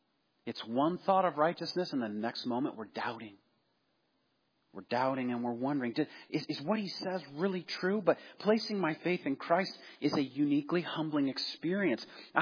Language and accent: English; Midwest, United States; Growing up in the Midwest, I was immersed in the world of basketball.